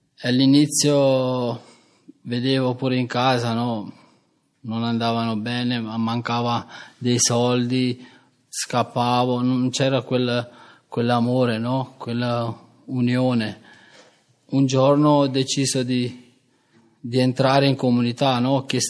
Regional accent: Naples, Campania, Italy; ho 35 anni, vengo da Napoli

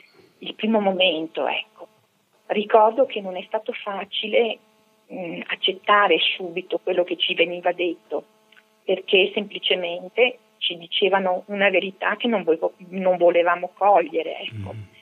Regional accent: Padua, Veneto, Italy; essendo padovana, ho una grande sete verso Sant'Antonio di Padova. E mi rivolgevo a Lui in quanto sono molto devota.

